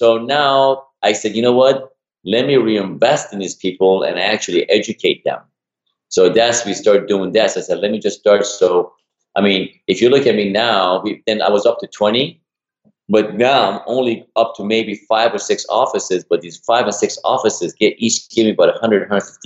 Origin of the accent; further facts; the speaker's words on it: Iran; now in United States; when I moved to the States from Iran in 84, you know, I was so fear of speaking in front of people and I would just break, shut down.